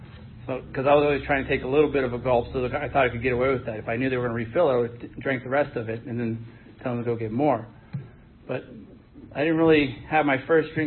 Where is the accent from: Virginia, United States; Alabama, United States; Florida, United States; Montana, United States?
Virginia, United States; Madison; I was born and raised in Madison, went to Culpeper Schools